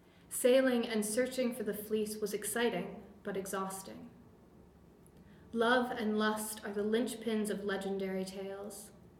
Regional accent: Toronto, Ontario, Canada; now in Scotland, United Kingdom; So I'm from Toronto, or just outside Toronto in Canada. I've lived there my whole life until I came here to Scotland just a few months ago. My whole family speaks basically the same as I do. It's a fairly sort of, I suppose, standard Canadian way of speaking.

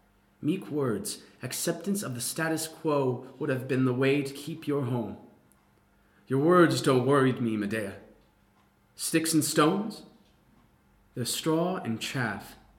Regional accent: United States; accent: middle American; And I consider my accent to be just middle American, middle ground.

